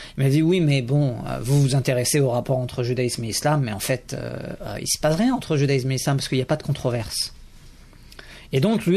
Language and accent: French; France; accent: French; moved away as an adult; je suis arrivé avec mon accent français aux États-Unis et les gens m'ont dit ah vous êtes français